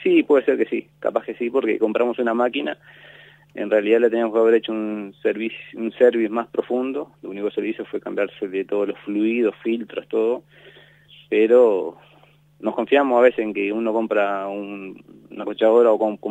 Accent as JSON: {"language": "Spanish", "town": "Juan Lacaze", "region": "Colonia", "country": "Uruguay", "tie": "born or raised there", "lives_now": "San Pedro, Uruguay", "said": "Sí, yo soy oriundo de Juan Lacase. Hace un año y medio me vine a trabajar con mi suegro al campo en San Pedro."}